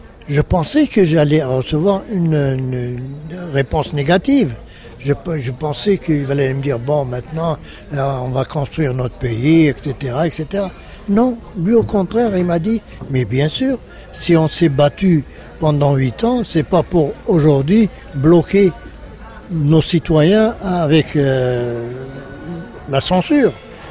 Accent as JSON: {"language": "French", "town": "Sétif", "region": "Sétif Province", "country": "Algeria", "also_born_or_lived": "Saint-Étienne", "moved": "yes", "said": "Quand je suis parti de Sétif, je suis allé directement à Saint-Étienne."}